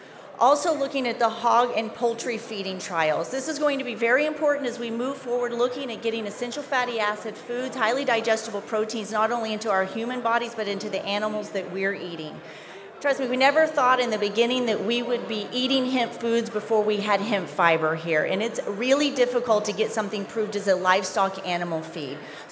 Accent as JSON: {"language": "English", "town": "Joplin", "region": "Missouri", "country": "United States", "lives_now": "Canada", "said": "I'm originally from Joplin, Missouri. So I'm a proud immigrant and now Canadian citizen."}